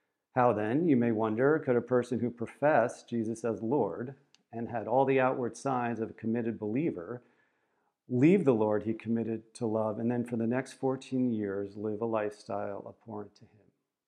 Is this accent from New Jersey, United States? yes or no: yes; New Jersey, United States; I was born in 1962, so I'm 59 years old right now. And I was raised in New Jersey in a Catholic family.